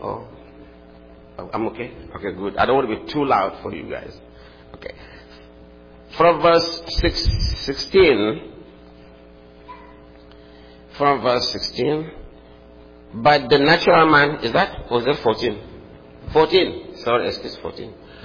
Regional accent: Nigeria; And then with my international passport, they know that I'm from Nigeria.

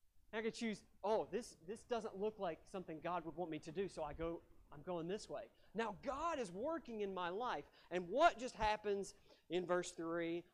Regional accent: West Virginia, United States; now in Montana, United States; Boy, when I look back about, why am I coming to Montana? I grew up in West Virginia. Who would dare leave that beautiful, wonderful state?

